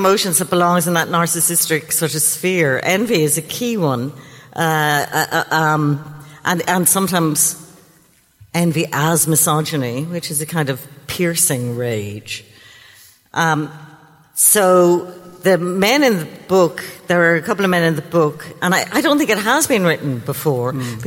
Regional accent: Ireland; When I grew up in Catholic Ireland, marriage was the only consent that was necessary because you were going to be a virgin until that day.

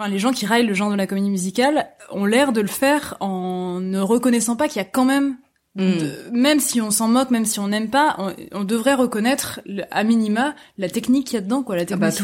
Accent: Rezé, Pays de la Loire, France; moved away as an adult; now in Paris, France; moi je viens de l'ouest de la France, une petite ville qui s'appelle Rezé, qui est pas loin de Nantes. Et avant d'arriver à Paris à 18 ans, j'étais venue une seule fois à Paris à 11 ans

